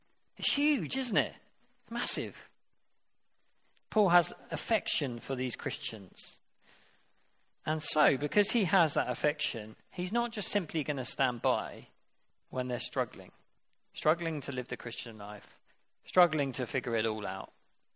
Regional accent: United Kingdom; because I'm British

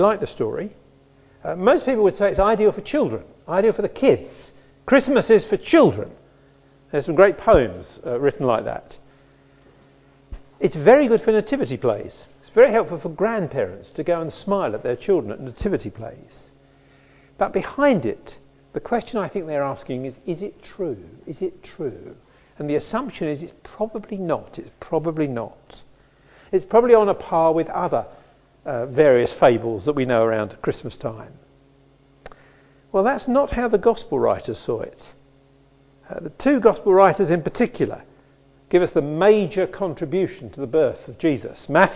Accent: Farnham, South East England, United Kingdom; I come from Farnham. I'm a retired pastor

